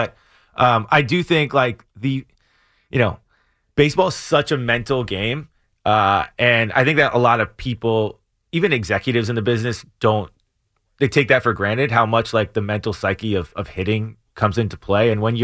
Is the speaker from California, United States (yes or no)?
yes; Los Angeles, California, United States; It's so funny with Piazza, because I grew up in Los Angeles, like I think Piazza was a Dodger.